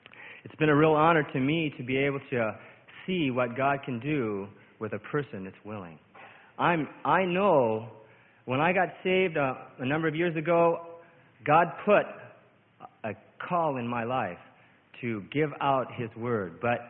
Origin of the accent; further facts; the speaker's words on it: Spokane, Washington, United States; from Spokane, Washington.